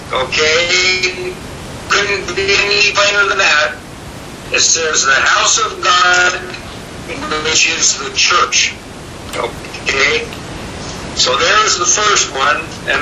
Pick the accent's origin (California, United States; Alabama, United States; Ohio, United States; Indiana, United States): California, United States; from California.